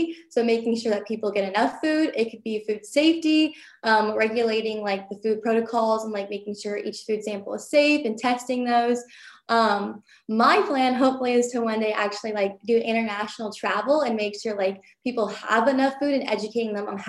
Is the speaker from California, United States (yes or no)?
yes; Lakeside, California, United States; I'm from Eastern San Diego in a town called Lakeside